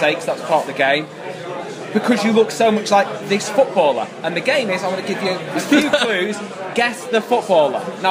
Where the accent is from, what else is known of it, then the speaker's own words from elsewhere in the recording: Northwich, North West England, United Kingdom; but I did think they'd know where Northwich was if I said I was from Northwich, so I just said Manchester.